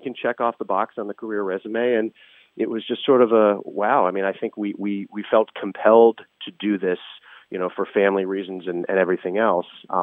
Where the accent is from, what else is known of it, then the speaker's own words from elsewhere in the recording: Los Angeles, California, United States; When I was in high school, I grew up in Los Angeles, and my high school actually had a broadcast journalism class.